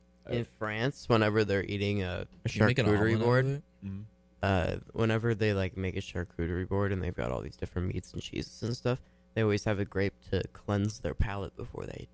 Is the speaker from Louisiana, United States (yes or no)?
no; Wisconsin, United States; My dad is, though, and we're from Wisconsin, so...